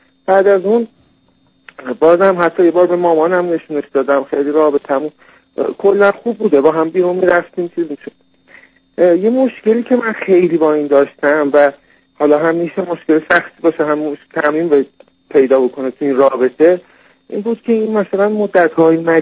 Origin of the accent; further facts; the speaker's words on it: Isfahan, Iran; از اینکه من اصفهانی هستم